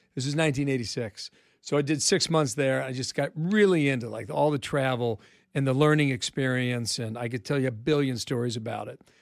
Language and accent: English; Cincinnati, Ohio, United States; Cincinnati, Ohio. Born at Good Samaritan Hospital, fifth floor.